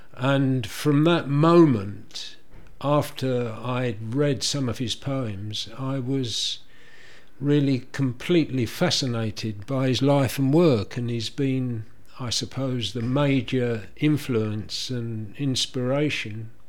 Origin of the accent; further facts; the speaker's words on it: Romford, London, United Kingdom; born there; I was born in Romford, but yeah. I spent a lot of my younger years as a teacher in Stepney and Bethnal Green